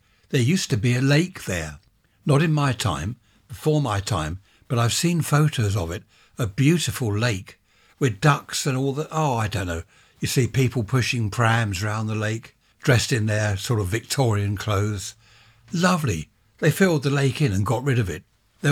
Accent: South East England, United Kingdom; film of my hometown and surrounding areas and towns in Sussex, West Sussex, East Sussex.

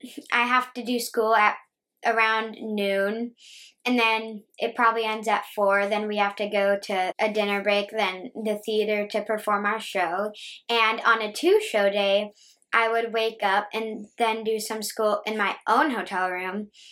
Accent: Houston, Texas, United States; I am 11 years old, and I am from Houston, Texas

